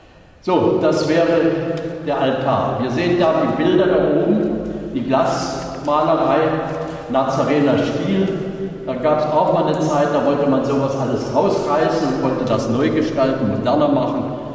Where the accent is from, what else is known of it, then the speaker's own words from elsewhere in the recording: Silesian Voivodeship, Poland; 1939, ich habe es selbst auch erlebt noch, ich komme ja aus Schlesien, aber meine Frau hat es hier erlebt.